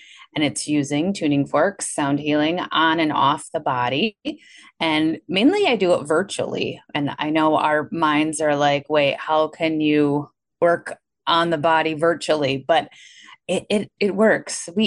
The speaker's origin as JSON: {"language": "English", "town": "Milwaukee", "region": "Wisconsin", "country": "United States", "said": "I live in Milwaukee, Wisconsin, hence my accent that you probably are all noticing."}